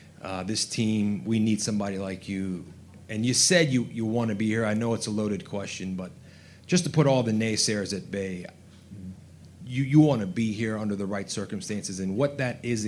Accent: Leesburg, United States; What's up, Kirk? … I'm from Leesburg.

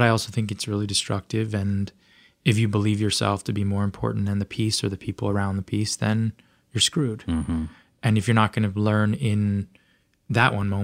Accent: Los Angeles, California, United States; Well, I grew up in Los Angeles, right.

